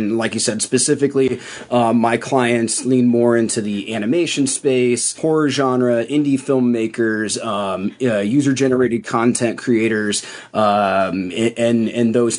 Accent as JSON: {"language": "English", "region": "Iowa", "country": "United States", "tie": "born or raised there", "said": "I grew up in Iowa, I grew up in a small town in the middle of nowhere"}